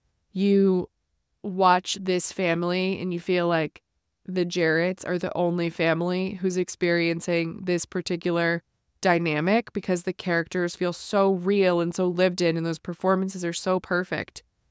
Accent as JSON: {"language": "English", "region": "Midwest", "country": "United States", "tie": "born or raised there", "said": "I grew up in the Midwest in a suburb."}